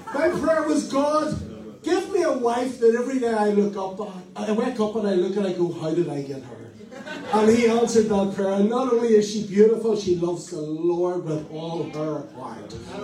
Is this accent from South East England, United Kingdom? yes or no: no; Northern Ireland, United Kingdom; accent: Northern Irish; And everything from Northern Ireland sounds like R, if you hear my accent.